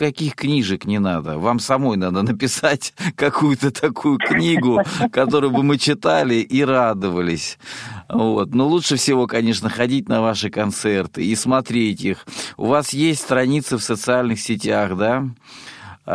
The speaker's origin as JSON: {"language": "Russian", "region": "Rostov Oblast", "country": "Russia", "tie": "born or raised there", "said": "Я родом из Ростовской области."}